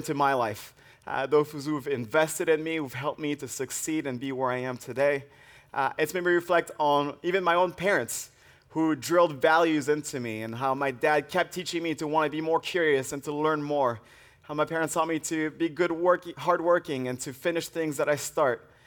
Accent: French Alps, France; And where I'm from, I grew up in the French Alps. The holiday season is often a time for melted cheese.

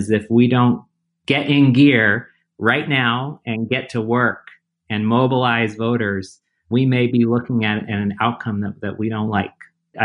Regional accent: Michigan, United States; When I was a student growing up in Michigan, I was always in the Jennifer Granholm campaign office, our first female governor in Michigan

